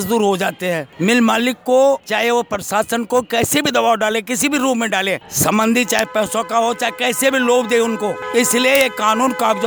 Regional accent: Uttarakhand, India; now in Narela, India; मैं सबसे पहले उत्तराखंड का रहने वाला था, अब मैं नरेले में रहता हूँ।

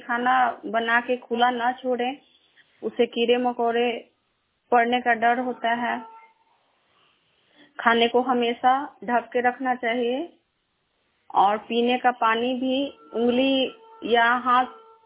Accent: Hasilpur, India; मैं हासिलपुर पंचायत की रहने वाली हूँ।

